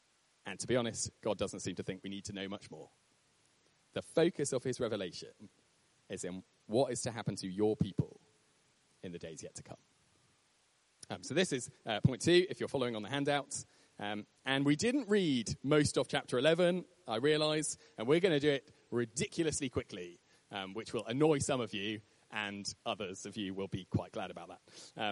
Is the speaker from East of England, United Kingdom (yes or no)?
no; Rugby, West Midlands, United Kingdom; I grew up in Rugby. People from London think that Rugby is in the north. It's not. It's in the Midlands. It's the heart of the country